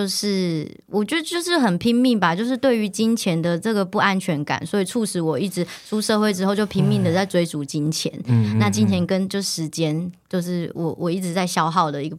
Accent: Taichung, Taiwan; now in Taipei, Taiwan; 然后呢我就我是台中人，然后就一路向往着要进入这个可能媒体产业，然后来到台北

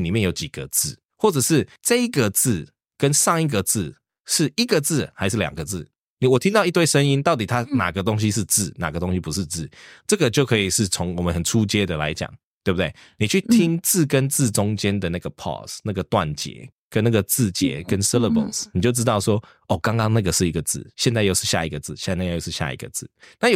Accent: South Africa; 我们小时候在南非学的是英式的教育

